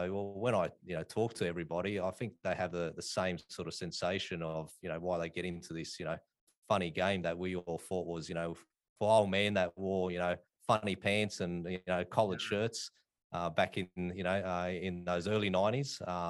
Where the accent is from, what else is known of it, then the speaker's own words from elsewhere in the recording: Australia; That's sort of my background growing up in Australia.